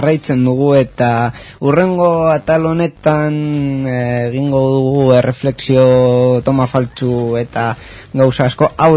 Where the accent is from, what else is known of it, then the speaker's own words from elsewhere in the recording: Basque Country, Spain; also born or lived in Bilbao; ni bai Bilbon jaio nintzela, baina bera esku biok patateroak gara, eta gure euskara, ba, bueno, agian Gipuzkoar bati edo Bizkaitar bati ba, letxe bat